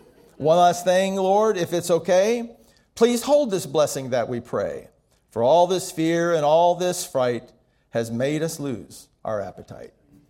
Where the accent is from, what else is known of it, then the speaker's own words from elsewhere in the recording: Miami, Florida, United States; I don't make a secret that I was born in Miami and went to elementary school in Miami, and I walked to school every day.